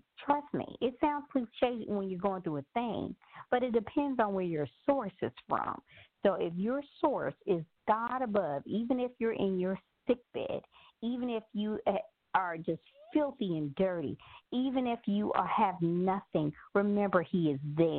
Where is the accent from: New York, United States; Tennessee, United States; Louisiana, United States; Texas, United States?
Tennessee, United States; Memphis; I'm from Memphis, Tennessee. Yes, it's the Bible Belt